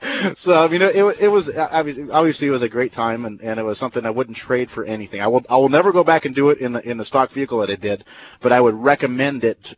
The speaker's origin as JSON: {"language": "English", "country": "United States", "said": "So being American at that time in 2005, I was getting little to no respect at all."}